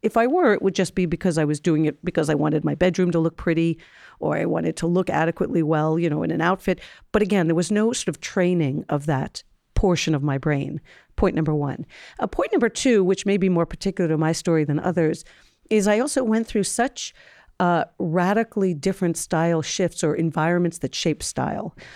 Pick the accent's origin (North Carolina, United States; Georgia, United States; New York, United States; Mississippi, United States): New York, United States; New York City; So as a New Yorker versus someone living in Tokyo, I have a very different set of influences.